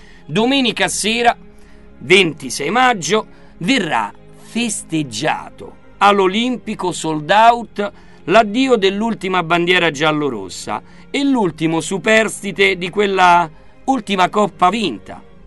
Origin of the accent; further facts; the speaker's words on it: Rome, Lazio, Italy; visto che siamo romani, fregnacce